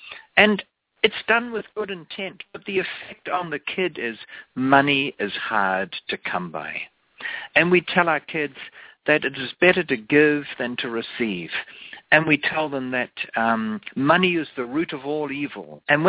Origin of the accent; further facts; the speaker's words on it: United States; accent: American; I don't have an accent. Your listeners probably all do. It's called an American accent